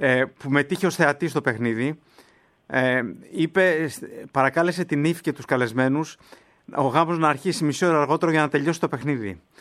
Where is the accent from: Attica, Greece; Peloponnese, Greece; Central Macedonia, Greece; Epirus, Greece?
Attica, Greece; Palaio Faliro; μεγάλωσα στο Παλαιό Φάληρο.